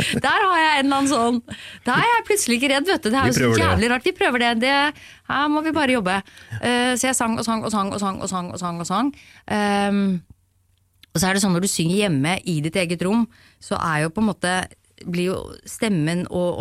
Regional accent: Oslo, Norway; Jeg vokste opp liksom på Vestkanten og liksom jobbet i showbiz

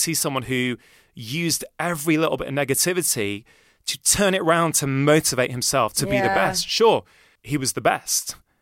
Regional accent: Manchester, North West England, United Kingdom; Listen, you know, I grew up in Manchester.

